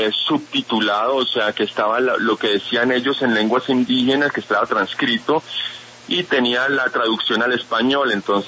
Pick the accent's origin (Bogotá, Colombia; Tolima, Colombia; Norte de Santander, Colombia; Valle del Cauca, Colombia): Valle del Cauca, Colombia; Cali; mi papá es francés y mi mamá es colombiana, pero yo nací y crecí en Cali.